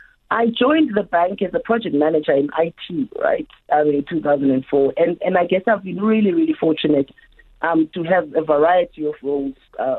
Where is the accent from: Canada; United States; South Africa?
South Africa; Alice, Eastern Cape; So I hail from a small town called Alice in the Eastern Cape. It's a university town that's got the University of Fort Clare.